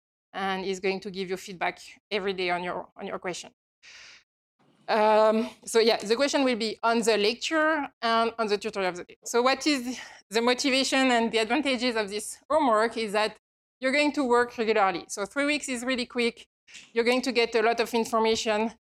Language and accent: English; France; English is a second language; I come from France, and in Europe, I would say that it's not so much the case.